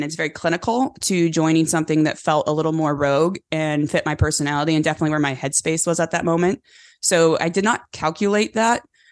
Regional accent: California, United States; born and raised in California on a cattle ranch. My parents still have an operating cattle ranch.

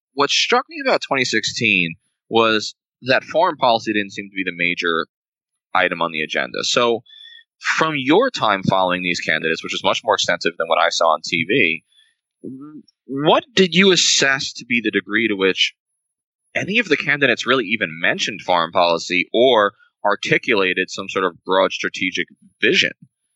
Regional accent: United States; like as a veteran and also just as an American and a human being

